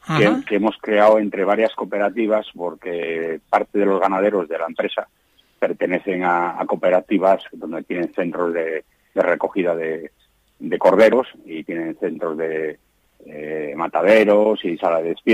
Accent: Cantabria, Spain; moved away; also born or lived in Almadén; salí de Cantabria, que nunca había salido, y me fui a Almadén.

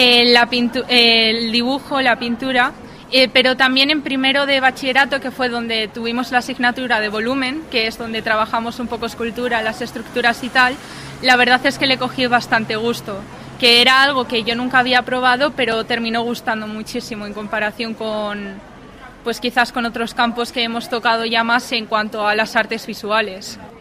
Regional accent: Castro Urdiales, Cantabria, Spain; De Castro Urdiales.

